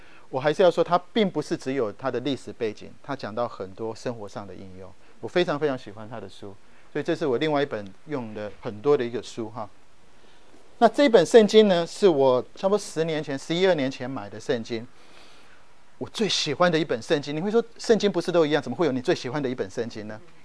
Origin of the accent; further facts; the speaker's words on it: Taiwan; moved away as an adult; now in United States; 我从台湾来美国读研究所